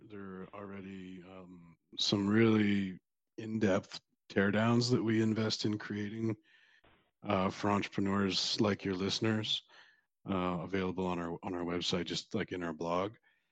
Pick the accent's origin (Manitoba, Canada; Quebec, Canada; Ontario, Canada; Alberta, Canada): Alberta, Canada; Calgary; So I'm obviously originally from Calgary.